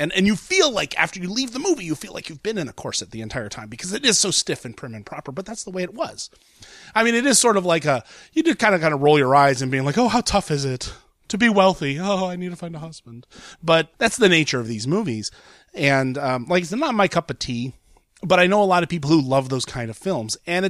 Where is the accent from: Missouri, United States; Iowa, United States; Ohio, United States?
Ohio, United States; Columbus; It actually is opening in my hometown of Columbus, Ohio, this weekend.